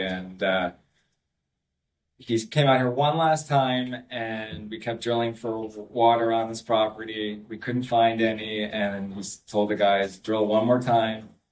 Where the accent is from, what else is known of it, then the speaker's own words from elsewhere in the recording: Rye, New York, United States; So I grew up actually in Westchester, New York, in Rye, kind of a very preppy town.